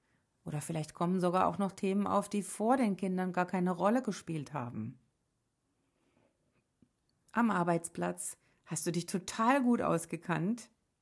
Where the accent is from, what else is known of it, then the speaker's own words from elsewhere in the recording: Baden-Baden, Baden-Württemberg, Germany; ich weiß es noch wie heute, im Freibad in Baden-Baden, wo ich groß geworden bin, da war so ein Becken und da konnte ich drin stehen bis zum Bauch.